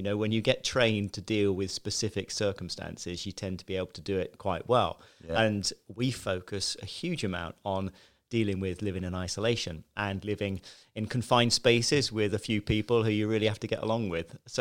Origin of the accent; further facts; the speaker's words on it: Westbourne, South East England, United Kingdom; I grew up in Chichester, Westbourne, a small village. And really ordinary childhood, you know, middle class family.